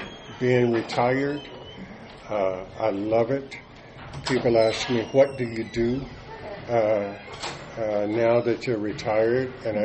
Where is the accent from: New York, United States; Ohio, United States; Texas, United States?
Texas, United States; Nacogdoches; moved away as an adult; also born or lived in Ethiopia; now in California, United States; I was born and raised in East Texas, a town called Nacogdoches, Texas.